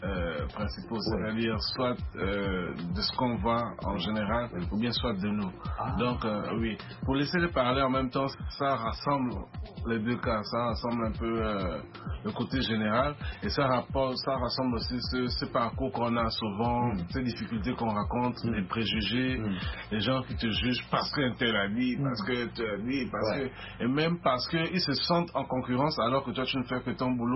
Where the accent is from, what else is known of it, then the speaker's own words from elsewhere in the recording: Togo; parce que chez nous au Togo, on dit souvent c'est l'arbre qui porte des fruits mûrs quand on jette les pierres